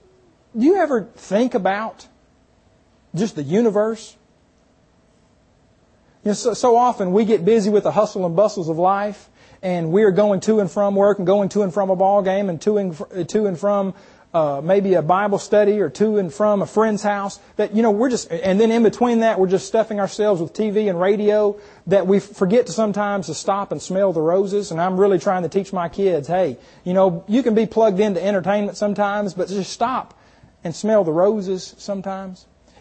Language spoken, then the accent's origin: English; Muskogee, Oklahoma, United States; okay? You ever heard the … song … ? Well, I grew up in Muskogee, Oklahoma.